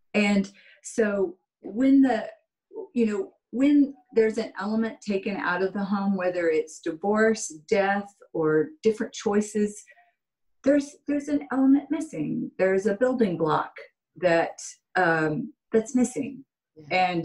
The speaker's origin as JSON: {"language": "English", "region": "New Mexico", "country": "United States", "tie": "born or raised there", "also_born_or_lived": "Colorado", "said": "I grew up in Southern New Mexico. We had a little time up in Colorado, but down where I grew up, there really weren't lines drawn between guys and girls."}